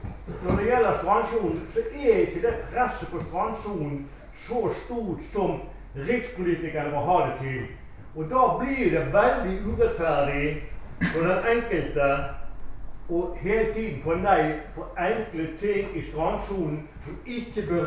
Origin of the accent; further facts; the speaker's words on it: Lysefjorden, Vestland, Norway; jeg kommer ut fra Lysfjorden.